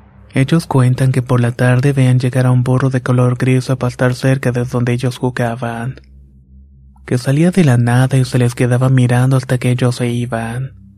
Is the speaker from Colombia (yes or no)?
no; Mesón Nuevo, Michoacán, Mexico; Soy de Mesón Nuevo, municipio de Tarímbaro, Michoacán.